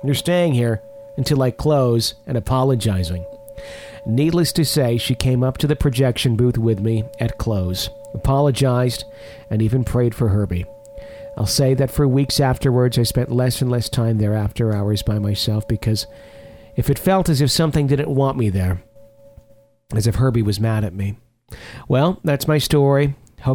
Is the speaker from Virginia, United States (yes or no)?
yes; Fairfax, Virginia, United States; My story, however, takes place in my hometown in Fairfax, Virginia, in a movie theater I worked at for several years.